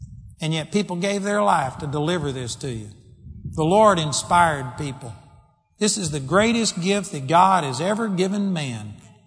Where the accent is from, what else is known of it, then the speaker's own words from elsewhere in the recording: Texas, United States; I'm a hick from Texas.